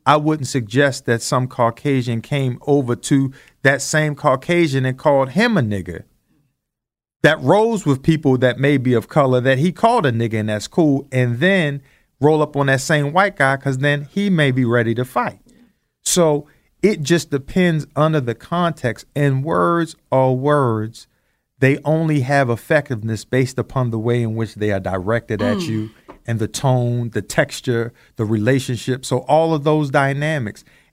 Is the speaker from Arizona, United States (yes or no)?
no; Randallstown, Maryland, United States; We was in the mid-60s. In the early 70s, Randallstown, Deer Park.